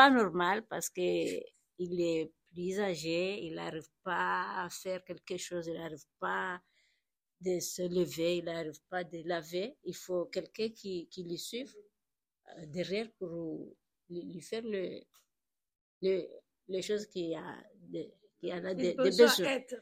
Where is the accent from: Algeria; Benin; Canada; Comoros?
Comoros; French is a second language; now in France; je suis comorienne.